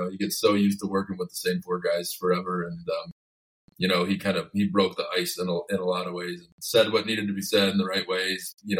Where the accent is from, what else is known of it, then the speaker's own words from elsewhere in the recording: Port Huron, Michigan, United States; along with a really cool party we're doing here in my hometown of Port Huron. We're running out a cruise ship that goes into Lake Huron for a couple hours